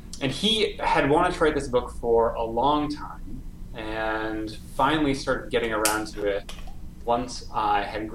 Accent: Canada; I am Canadian.

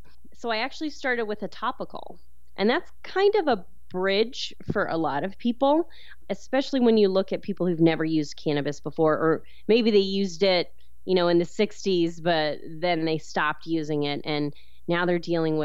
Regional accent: Oregon, United States; also born or lived in Bay Area, United States / New York City, United States; I grew up in Oregon. I went to the University of Oregon for college. I lived in the Bay Area, New York City.

